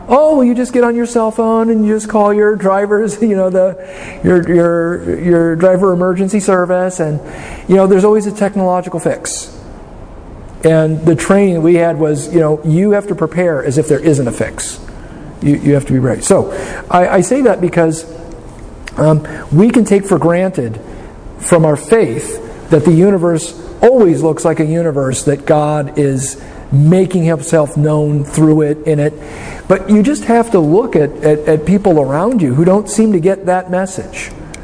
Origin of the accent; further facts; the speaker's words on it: Fairbanks, Alaska, United States; also born or lived in Anchorage; You know, when I was growing up in Fairbanks, you know, in the wintertime, at this time of the year, it would be 40 or 50 below zero.